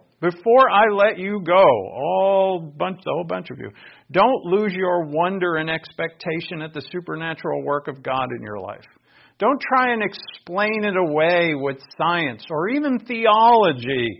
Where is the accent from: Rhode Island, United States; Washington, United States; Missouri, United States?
Rhode Island, United States; I grew up in Rhode Island, and I went to a Catholic church.